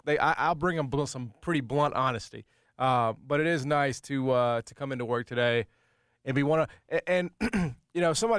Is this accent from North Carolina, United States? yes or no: no; Memphis, Tennessee, United States; Memphis football runs far deeper than just on the field. It has been a dream of mine to play for my hometown, and for the past 5 years, I have been honored to represent this great city and school.